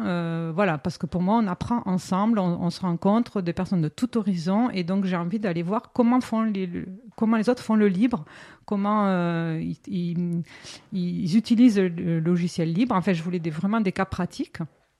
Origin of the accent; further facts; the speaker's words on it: Southwest, France; comme moi, je suis originaire du Sud-Ouest, je ne sais pas si on l'entend avec mon accent